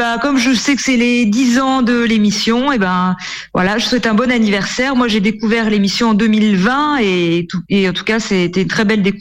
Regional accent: Brittany, France; now in Mauritius; Quand on vient de Bretagne, c'est assez surprenant au début, mais ça change et c'est plutôt sympa.

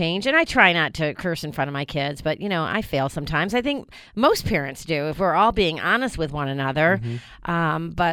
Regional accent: New York, United States; I grew up in New York. I grew up Italian, Irish

